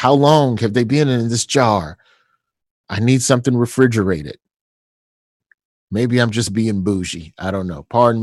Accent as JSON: {"language": "English", "region": "Southern United States", "country": "United States", "said": "And we talk, me being a Southerner, I'm biscuits and gravy. I'm sweet tea till I die."}